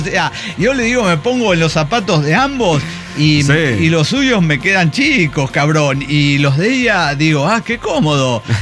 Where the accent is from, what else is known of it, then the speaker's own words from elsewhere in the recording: Los Mochis, Sinaloa, Mexico; now in Mexico City, Mexico; me fui a vivir a Ciudad de México. Dije, bueno, de los mochis soy, pero me voy a Ciudad de México